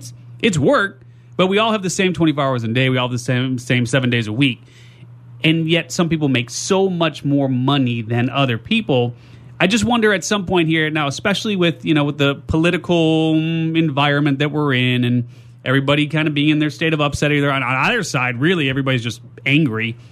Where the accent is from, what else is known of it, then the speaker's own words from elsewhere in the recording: Chicago, Illinois, United States; also born or lived in Southwest Michigan; now in San Diego, United States; So I'm from Chicago. We moved out here to San Diego a couple years ago. We had a home in Southwest Michigan.